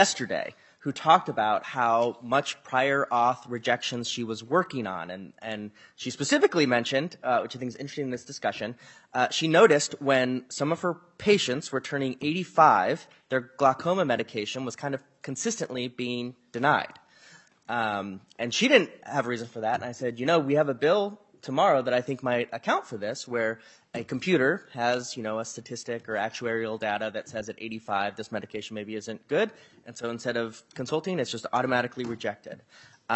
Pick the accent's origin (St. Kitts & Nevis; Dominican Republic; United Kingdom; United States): United States; Rochester, Minnesota; I am from Rochester, a global hub of medicine